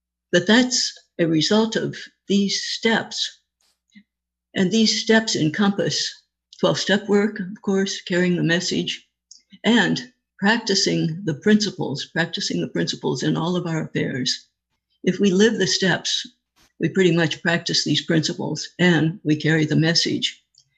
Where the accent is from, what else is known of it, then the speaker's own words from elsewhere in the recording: Los Angeles, California, United States; And I hail from Los Angeles, the Pacific Group